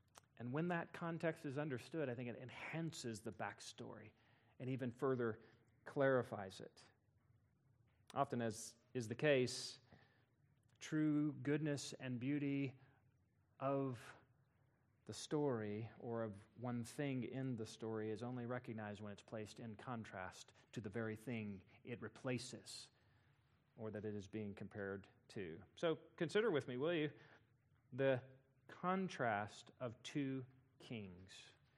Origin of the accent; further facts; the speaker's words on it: Noonday, Texas, United States; born there; I was born in Noonday, Texas.